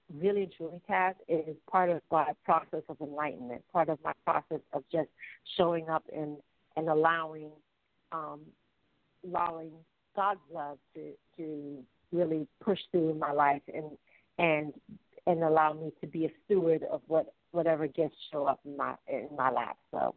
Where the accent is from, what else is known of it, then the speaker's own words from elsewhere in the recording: England, United Kingdom; born there; I was born in England, and my family's from Barbados and Montserrat.